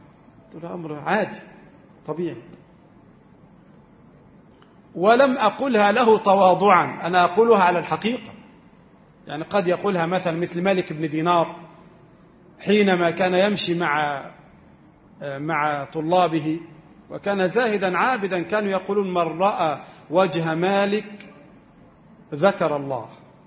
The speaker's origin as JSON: {"language": "Arabic", "country": "Egypt", "said": "أي واحد عندنا في مصر"}